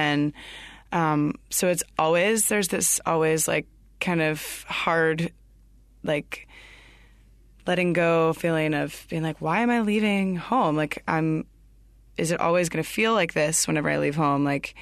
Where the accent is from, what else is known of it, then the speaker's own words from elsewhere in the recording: Atlanta, Georgia, United States; I'm from Atlanta, Georgia.